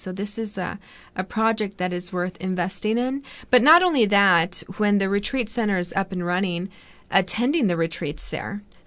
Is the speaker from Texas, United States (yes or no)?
yes; Corpus Christi, Texas, United States; I grew up in Corpus Christi, so I remember going to these spectaculars here.